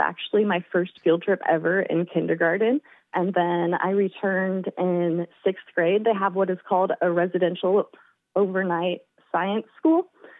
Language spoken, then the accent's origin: English; Redding, California, United States; I grew up here in Redding, California.